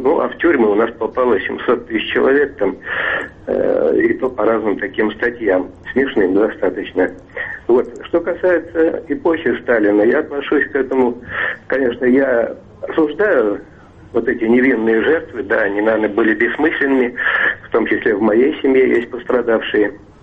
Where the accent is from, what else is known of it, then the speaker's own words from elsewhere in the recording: Moscow, Russia; я из Москвы.